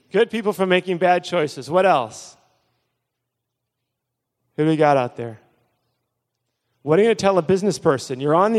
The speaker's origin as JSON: {"language": "English", "region": "Midwest", "country": "United States", "tie": "born or raised there", "said": "You know, I grew up here in the Midwest, married in Toledo, taught at the University of Detroit, things like that."}